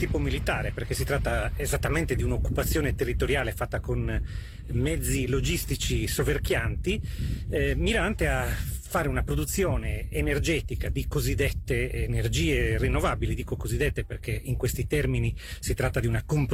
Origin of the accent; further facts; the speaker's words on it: Sardinia, Italy; da sardo, da cittadino che ama la sua terra. Io non posso accettare che la mia patria sia soggetta a questo pericolo estremo.